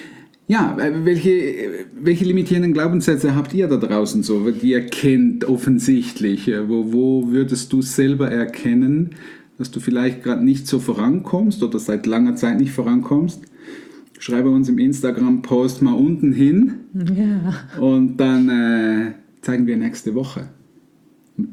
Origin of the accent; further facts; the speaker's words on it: Switzerland; das wäre bei uns in der Schweiz nicht so toll